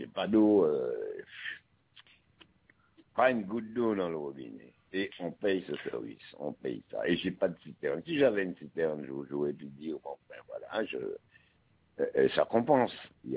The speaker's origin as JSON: {"language": "French", "country": "Guadeloupe", "said": "Tant je suis Guadeloupéen, hein."}